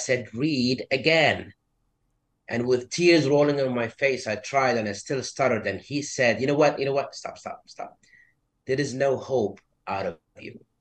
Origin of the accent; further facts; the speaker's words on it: Saudi Arabia; English is a second language; Well, I was born and raised in Saudi Arabia. I grew up in a small village in the southern side.